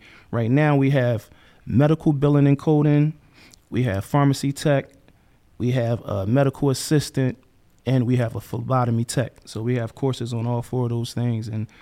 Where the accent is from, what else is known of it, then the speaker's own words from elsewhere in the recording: Philadelphia, Pennsylvania, United States; I'm from Philly. I'm from the streets.